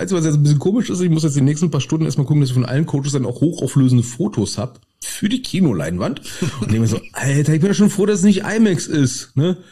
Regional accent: Berlin, Germany; als Berliner findet man den Namen schon per se geil.

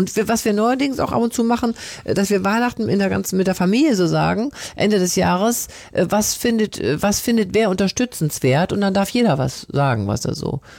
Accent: Wuppertal, North Rhine-Westphalia, Germany; Ja, ich bin ja Wuppertalerin.

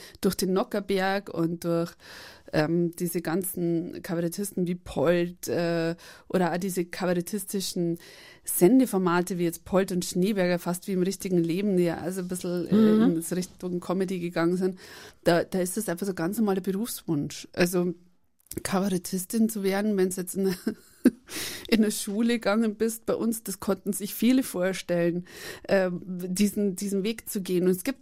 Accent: Bavaria, Germany; ich sage auch … ich sage nicht … weil ich komme einfach aus Bayern, wir sprechen alles falsch aus.

